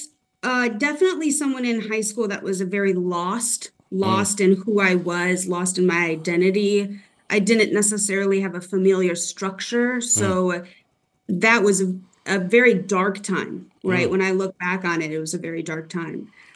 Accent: Rockford, Illinois, United States; also born or lived in Wisconsin; I grew up in the Rockford area. I also grew up for a little while in Wisconsin.

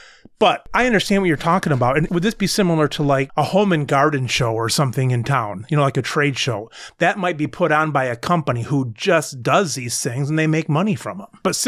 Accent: Grand Rapids, Michigan, United States; My dad always said, because we're from Grand Rapids, Michigan

